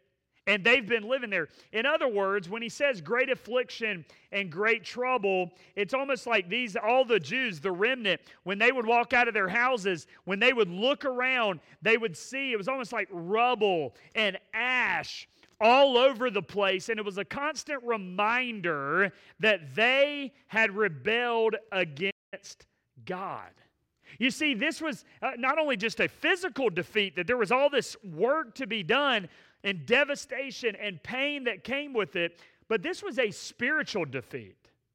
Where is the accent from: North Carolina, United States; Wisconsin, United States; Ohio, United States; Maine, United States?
North Carolina, United States; Asheboro; I grew up in Ashboro, so it's not far from here.